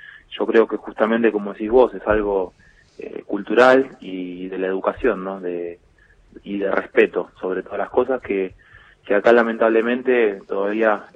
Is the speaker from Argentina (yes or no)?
yes; Quilmes, Buenos Aires Province, Argentina; yo soy acá de Quilmes, viví toda la vida acá